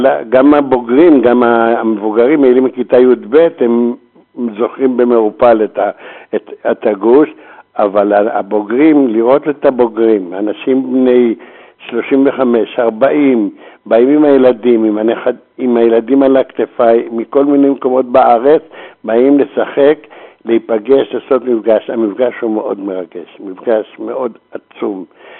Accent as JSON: {"language": "Hebrew", "town": "Jerusalem", "region": "Jerusalem District", "country": "Israel", "said": "אני ירושלמי ותיק, דור שישי בירושלים, ואני מכיר את ירושלים טוב."}